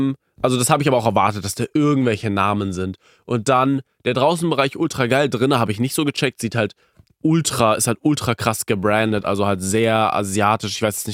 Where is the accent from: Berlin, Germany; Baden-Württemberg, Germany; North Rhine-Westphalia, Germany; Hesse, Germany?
Baden-Württemberg, Germany; Karlsruhe; Ja, ich war natürlich in meiner Heimat Karlsruhe